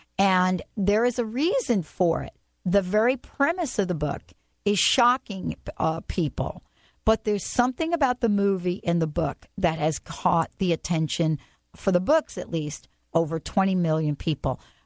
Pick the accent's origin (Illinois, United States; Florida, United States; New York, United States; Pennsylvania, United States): New York, United States; Bronx; Or, I grew up in the Bronx.